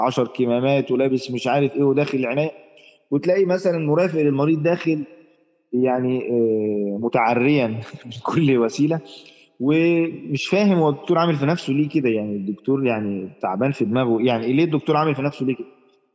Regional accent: Egypt

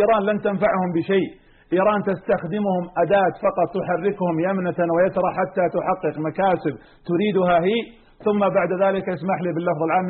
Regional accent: Saudi Arabia; بل حتى عندنا في السعودية

